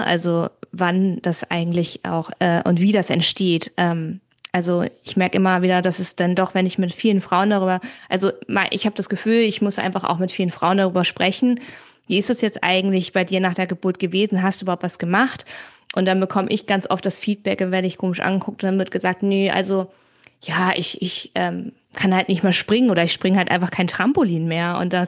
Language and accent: German; Kiel, Schleswig-Holstein, Germany; ich komme auch aus Kiel, also kommen wir beide aus dem Norden.